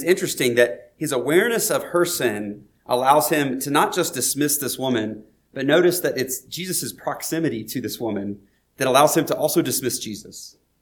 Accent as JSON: {"language": "English", "region": "the South", "country": "United States", "tie": "born or raised there", "said": "which growing up in the South, I remember like early on as a preacher, I was like, I'm never going to alliterate."}